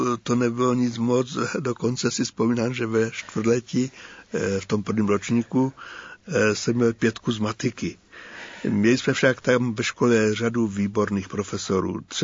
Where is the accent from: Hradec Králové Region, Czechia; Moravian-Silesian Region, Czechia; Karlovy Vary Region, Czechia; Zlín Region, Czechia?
Moravian-Silesian Region, Czechia; Orlová; also born or lived in Mosty u Českého Těšína; Vyrůstal jsem potom v hornické kolonii v Orlové Lazích, poblíž dolu Nová Jáma, který později komunisté přejmenovali na důl Antonín Zápotocký.